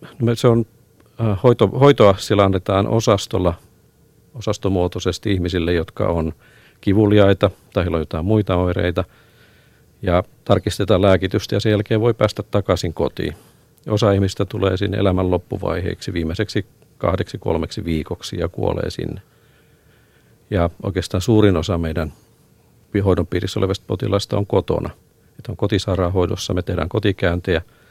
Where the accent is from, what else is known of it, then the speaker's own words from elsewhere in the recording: Oulu, North Ostrobothnia, Finland; now in Helsinki, Finland; tulin 93 aikanaan Oulusta. Muutin Helsinkiin tähän työhön